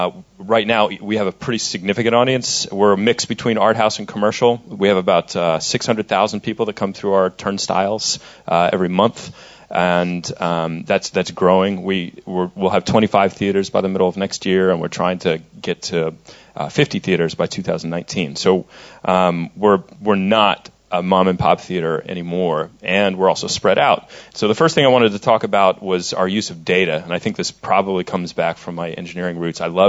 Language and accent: English; Austin, Texas, United States; I'm from Austin, Texas.